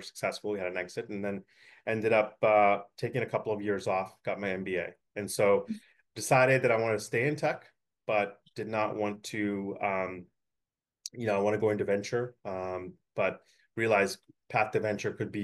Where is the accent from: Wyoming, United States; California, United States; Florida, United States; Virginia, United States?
California, United States; I grew up in the Bay Area, right? And my background, having left the Bay Area to go to college